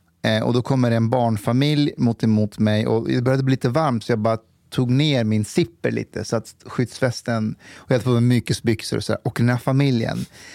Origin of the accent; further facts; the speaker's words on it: Stockholm, Stockholm County, Sweden; som stockholmare